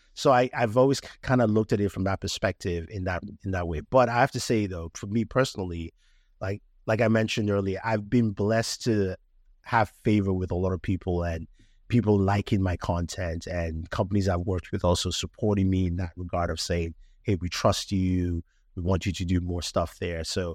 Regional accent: Nigeria; I'm Nigerian, but I'm also Black.

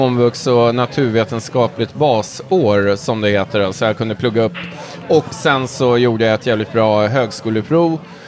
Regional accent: Stockholm, Stockholm County, Sweden; Nej, jag är uppväxt på Södermalm

